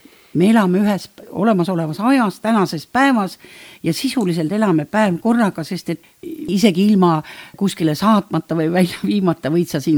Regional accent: South Estonia, Estonia; vaat mina olen Lõuna-Eestist ja seal öeldakse ka asju õige nimega

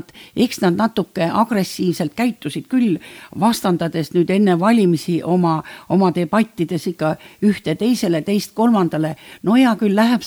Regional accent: Southern Estonia, Estonia; Vaat mina olen Lõuna-Eestist ja seal öeldakse ikka asju õige nimega.

